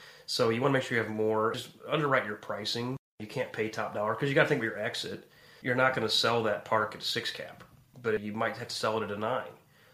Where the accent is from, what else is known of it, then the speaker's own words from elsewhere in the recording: Quincy, Illinois, United States; near my hometown, Quincy, Illinois